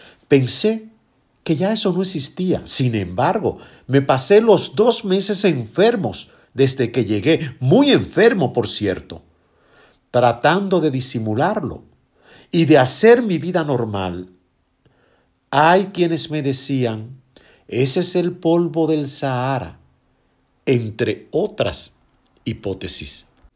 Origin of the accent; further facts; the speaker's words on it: Dominican Republic; visitar a mi adorado país República Dominicana. Soy de los que piensa que es mi país uno de los mejores, como República Dominicana ninguno.